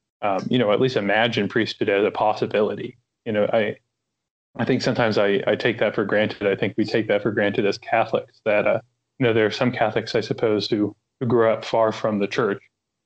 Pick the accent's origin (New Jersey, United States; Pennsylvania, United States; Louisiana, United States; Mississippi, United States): Pennsylvania, United States; Pittsburgh; I am from Pittsburgh, and I am also a priest of the Diocese of Pittsburgh.